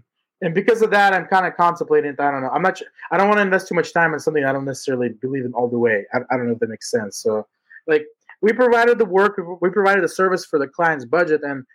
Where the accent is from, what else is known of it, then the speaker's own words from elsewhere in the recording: California, United States; I grew up in the Bay Area.